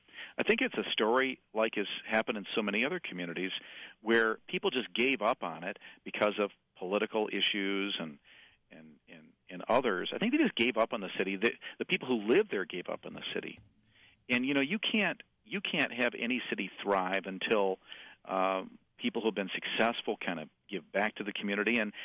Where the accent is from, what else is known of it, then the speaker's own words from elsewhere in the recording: Grand Haven, Michigan, United States; You know, I grew up in West Michigan in this idyllic little beach town right on Lake Michigan